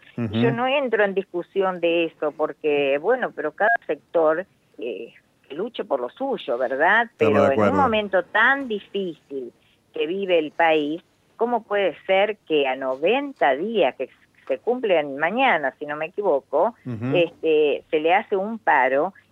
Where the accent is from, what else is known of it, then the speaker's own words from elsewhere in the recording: San Salvador, Entre Ríos, Argentina; born there; now in Tandil, Argentina; Yo soy nacida en Entre Ríos, en San Salvador, un pueblo arrocero. Nada más que hace más de 30 años que vivo en Tandil, me casé en Tandil y por eso me radiqué y formé mi familia acá.